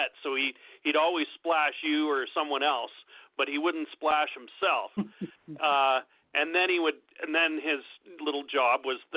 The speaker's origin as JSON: {"language": "English", "country": "Canada", "said": "I'm from Canada, and in the fish store where I grew up as a hobbyist back when I was in high school"}